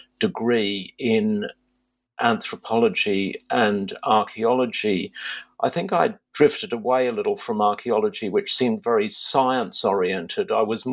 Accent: Sydney, New South Wales, Australia; I grew up in Sydney in Australia, but after I finished secondary school, I spent time in Europe.

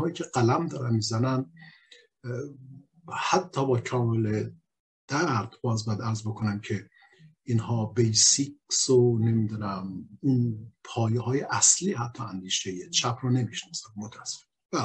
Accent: Iran; منم یه ایرانی هستم

